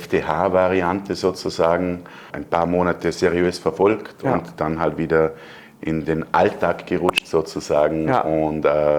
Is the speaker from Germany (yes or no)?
no; Bregenz, Vorarlberg, Austria; ich komme aus Bregenz, bin 44 Jahre jung